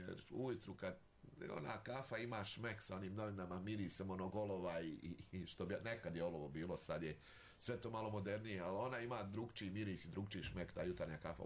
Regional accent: Banja Luka, Republika Srpska, Bosnia & Herzegovina; Volim naš grad Banja Luka, volim otić malo u krup, volim naše aleje, ja sam odrastao tu u Novoj Varoši

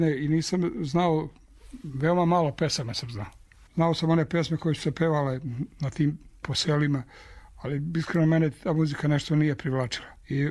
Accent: Montenegro; born there; Ja sam rođen blizu Pljevalja, to je 3-4 km. Mi tada nismo imali struju, nažalost.

